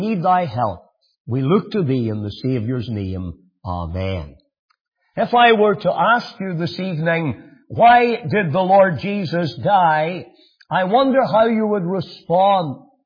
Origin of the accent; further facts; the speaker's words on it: Banbridge, Northern Ireland, United Kingdom; born there; I was born in Banbridge in the county of Down.